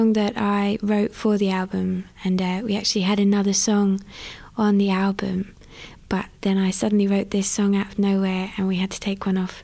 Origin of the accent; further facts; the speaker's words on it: Burnham-on-Crouch, East of England, United Kingdom; No, I'm from Essex.